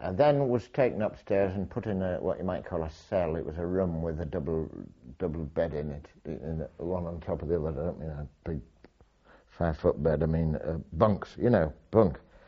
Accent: Hull, Yorkshire and the Humber, United Kingdom; I was not giving him any secrets to tell him that I came from Hull.

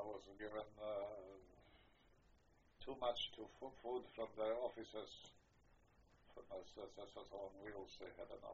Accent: Poland; English is a second language; I said, "Well, I'm from Poland."

